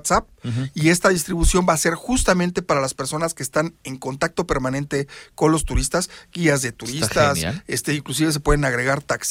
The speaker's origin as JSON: {"language": "Spanish", "region": "Querétaro", "country": "Mexico", "said": "Los principales promotores de Querétaro somos los queretanos."}